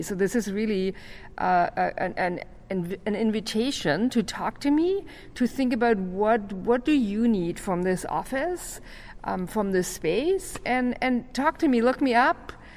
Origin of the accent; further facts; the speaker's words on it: Germany; English is a second language; also born or lived in Victoria / Saskatchewan; now in Sackville, Canada; I've lived in many places. I actually grew up in Germany, so many of you still hear my accent.